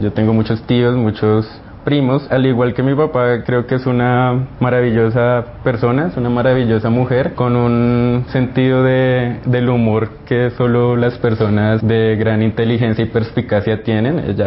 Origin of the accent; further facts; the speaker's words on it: Facatativá, Cundinamarca, Colombia; also born or lived in La Vega; muy temprano, a mis 9 años, salí de La Vega y nos trasladamos a Facatativá. Esto genera como un primer cambio, ¿no? Incluso por el clima, tierra caliente, tierra fría.